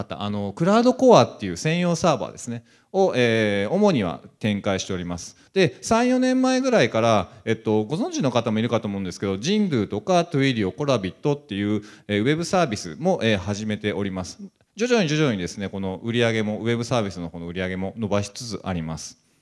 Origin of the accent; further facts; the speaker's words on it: Yokohama, Kanagawa, Japan; also born or lived in Kobe; now in Tokyo, Japan; 私、神戸生まれ横浜育ちの、現在東京で仕事をしております。